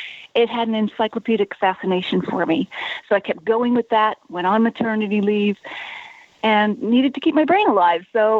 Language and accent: English; East Coast, United States; because I grew up on the East Coast, Scottish family, beer and whiskey.